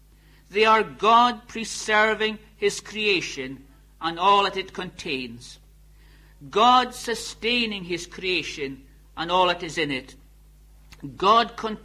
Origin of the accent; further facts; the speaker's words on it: Scotland, United Kingdom; Now, being a Scotsman, I'm inclined to go to the Westminster Shorter Catechism.